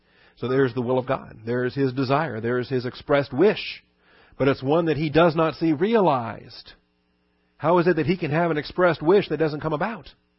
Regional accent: West Coast, United States; when I was growing up on the West Coast, if you didn't get a good hell or other things like

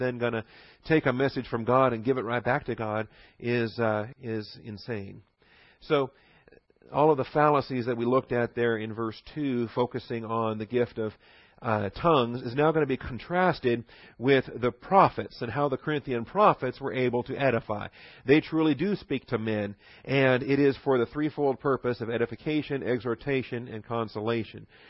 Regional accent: Texas, United States; accent: Texan; Again, I have my accent, Texan pronunciation, parakletos

